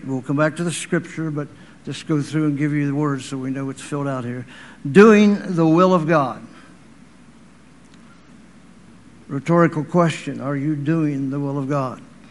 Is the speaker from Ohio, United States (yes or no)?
yes; Dayton, Ohio, United States; also born or lived in Michigan; now in Texas, United States; Brother Temp and I, he's from Michigan, I'm from Ohio, and somehow we wound up down here in Texas. I told my class when I left Dayton, Ohio, I went to Michigan first.